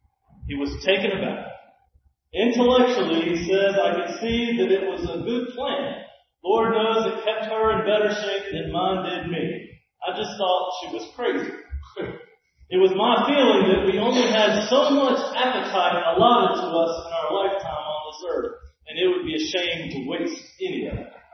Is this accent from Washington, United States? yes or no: no; Georgia, United States; The way folks were meant to eat is the way my family ate when I was growing up in Georgia.